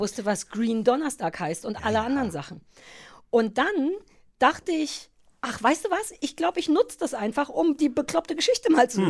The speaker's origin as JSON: {"language": "German", "region": "East Germany", "country": "Germany", "tie": "born or raised there", "said": "Ich bin ja in der DDR groß geworden"}